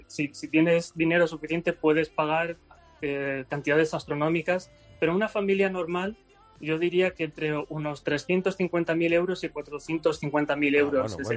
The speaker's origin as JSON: {"language": "Spanish", "town": "Alicante", "region": "Valencian Community", "country": "Spain", "said": "porque yo soy de Alicante"}